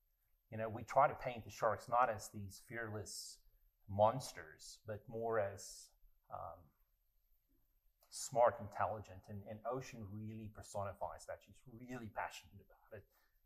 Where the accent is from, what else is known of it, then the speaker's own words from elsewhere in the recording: South Africa; I grew up in the South African waters